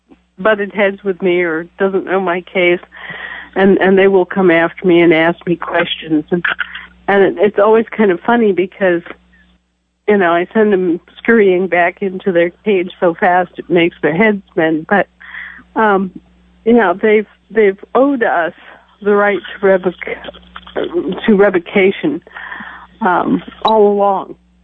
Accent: Wisconsin, United States; moved away; also born or lived in Alaska; I was born and raised in Wisconsin, grew up and moved all over the world, and finally came to rest in Alaska when I was about 30.

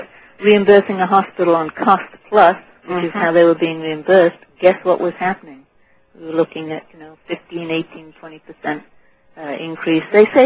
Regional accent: England, United Kingdom; accent: British; moved away as an adult; now in United States; I grew up in England and then came to college in this country.

